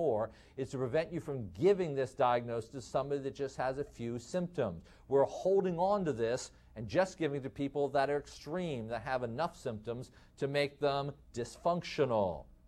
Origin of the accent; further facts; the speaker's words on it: Midwest, United States; accent: Midwestern; or labelle indifference in my Midwestern accent.